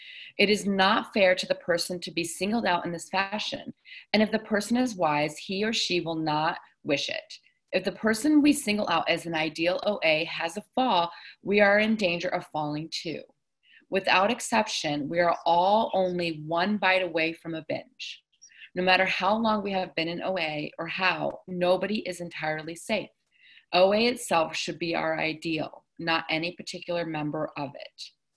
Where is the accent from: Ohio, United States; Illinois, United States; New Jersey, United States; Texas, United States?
Illinois, United States; Chicago; Hi, everyone. … I am from Chicago.